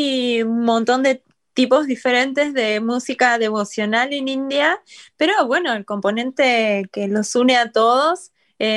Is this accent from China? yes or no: no; Argentina; Yo en Argentina, yo soy psicóloga en primer lugar, como tantos argentinos